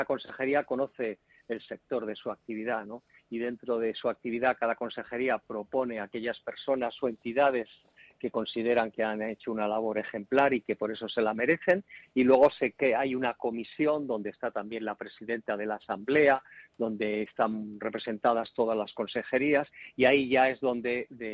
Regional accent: Badajoz, Extremadura, Spain; now in Madrid, Spain; Yo que soy de Badajoz, me considero súper madrileño

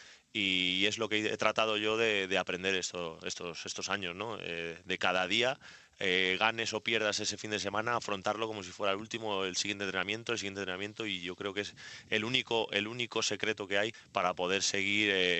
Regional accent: Madrid, Community of Madrid, Spain; Y más siendo madrileño, jugar aquí en casa, en este pabellón, es algo increíble.

